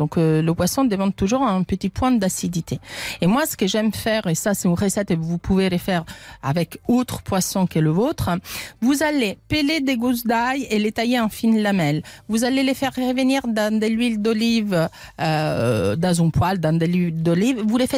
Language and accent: French; Italy; Non mais je suis italienne